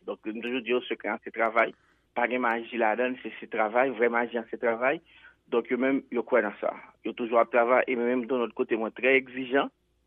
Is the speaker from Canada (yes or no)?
no; Haiti; c'est réalité pas nous en tant qu'Haïtien.